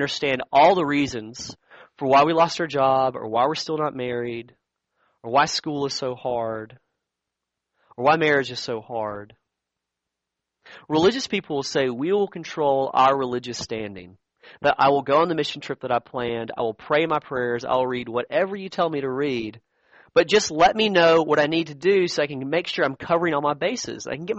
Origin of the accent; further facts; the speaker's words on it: Alabama, United States; I grew up in South Alabama, and that was not the cool part of Alabama with like the mountains, or the old historic part of Alabama on like the coast with Mobile.